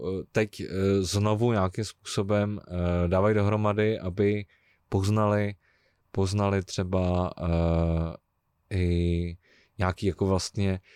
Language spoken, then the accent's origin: Czech; Prague, Czechia; já mám taky ženu ze Slovácka, i když jsem z Prahy